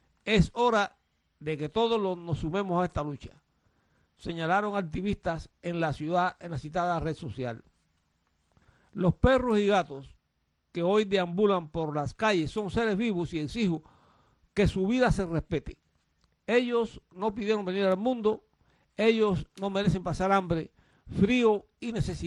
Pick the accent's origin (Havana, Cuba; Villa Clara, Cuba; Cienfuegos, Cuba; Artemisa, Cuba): Villa Clara, Cuba; Santa Clara; por ser, como dije al principio, que soy de Santa Clara, por ser amante de los perros